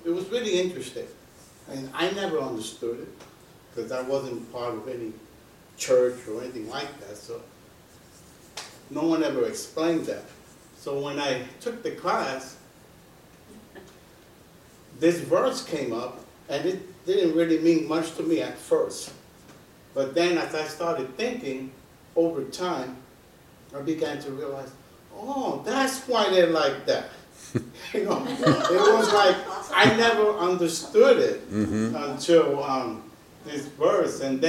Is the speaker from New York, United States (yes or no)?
yes; New York, United States; there's so many problems in my hometown of New York